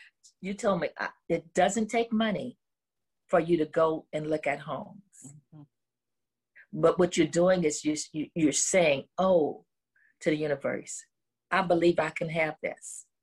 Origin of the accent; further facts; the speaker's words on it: New Orleans, Louisiana, United States; I'm from New Orleans.